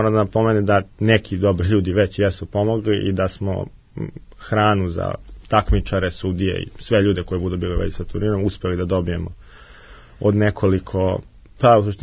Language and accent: Serbian; Kragujevac, Šumadija, Serbia; to biti Kragovac, moj rodni grad.